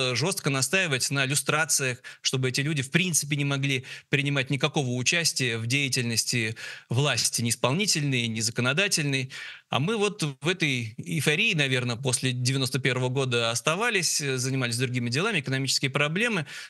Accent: Saint Petersburg, Russia; я петербуржец

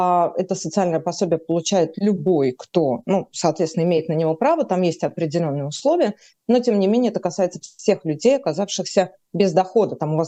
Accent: Berlin, Germany; мне 41 год, я из Берлина.

